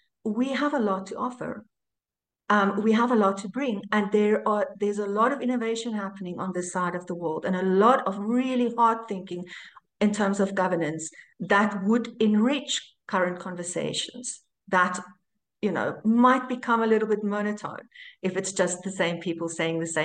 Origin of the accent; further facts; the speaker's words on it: South Africa; I'm proudly South African.